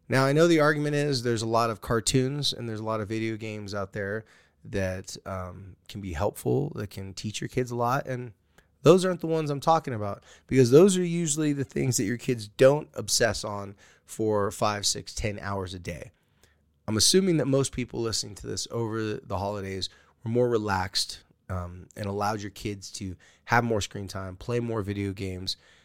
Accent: California, United States; because, you know, I'm a surfer from California.

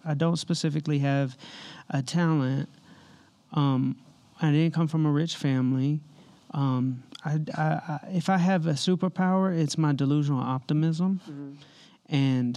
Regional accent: Atlanta, Georgia, United States; So I grew up in Atlanta.

